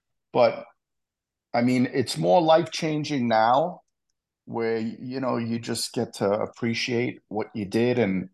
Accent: Bronx, New York, United States; we just were like, oh, you know, we're kids from the Bronx.

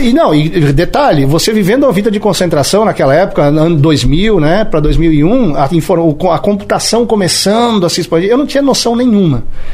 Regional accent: Seara, Santa Catarina, Brazil; also born or lived in São Lourenço do Oeste; Eu sou natural de São Lourenço do Oeste, né? São Lourenço do Oeste, lá divisa com Pato Branco, Paraná, porém criado na cidade de Seara, né? Também oeste do estado, criei a minha vida toda lá na roça, morando com os avós, trabalhando na roça até os 12 anos

